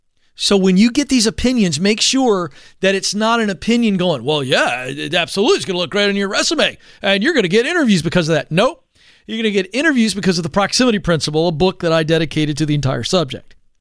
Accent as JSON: {"language": "English", "region": "Southern US", "country": "United States", "said": "I love that because I'm a Southerner."}